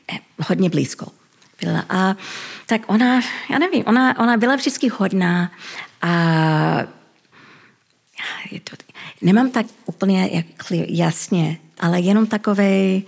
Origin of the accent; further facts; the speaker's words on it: Ottawa, Ontario, Canada; born there; Czech is a second language; my jsme všechny narodili v Kanadě, v Ottawa. Moje starší sestra a já, my jsme mluvili česky jako první jazyk.